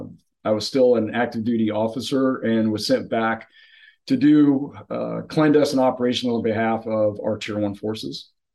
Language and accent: English; Indiana, United States; I'm from Indiana.